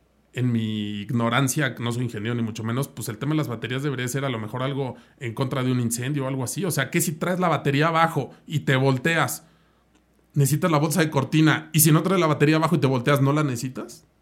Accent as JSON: {"language": "Spanish", "country": "Mexico", "said": "A ver, o sea, como mexicanos, ni gobierno, ni distribuidores, ni demás tienen esa capacidad"}